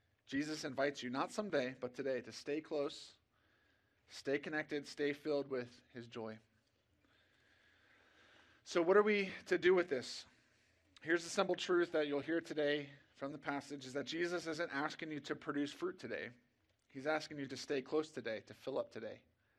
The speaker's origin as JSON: {"language": "English", "region": "Virginia", "country": "United States", "tie": "born or raised there", "said": "I grew up here in Prince William County. I'm in the fifth generation of my family to be raised here in Prince William County."}